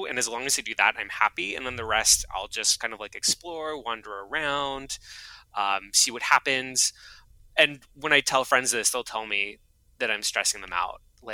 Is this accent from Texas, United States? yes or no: no; Seattle, Washington, United States; born there; Okay, I was born in Seattle. My parents were not born in Seattle.